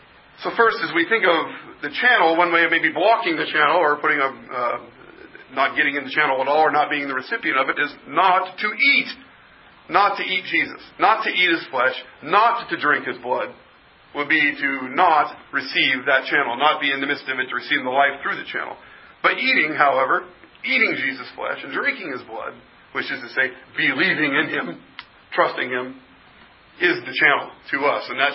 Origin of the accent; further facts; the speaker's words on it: Bellevue, Washington, United States; I grew up in Bellevue